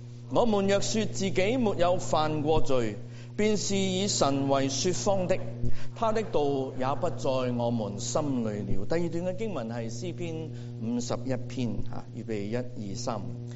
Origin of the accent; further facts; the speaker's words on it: Hong Kong; 这些是我们香港人即是集体回忆的一部分